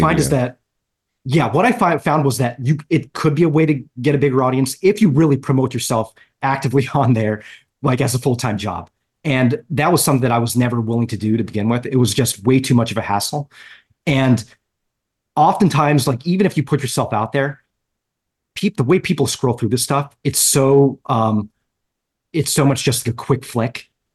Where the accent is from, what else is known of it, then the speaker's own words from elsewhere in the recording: New Jersey, United States; now in New York, United States; I went to school at NYU. I grew up in Jersey. I've just been in this area my entire life.